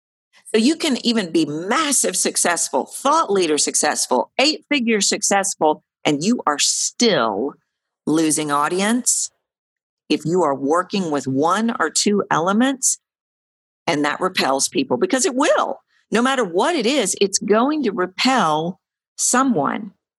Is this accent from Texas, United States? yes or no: yes; Texas, United States; Like Texas, traditional Texas, like, you know, I'm a Texan, is slower.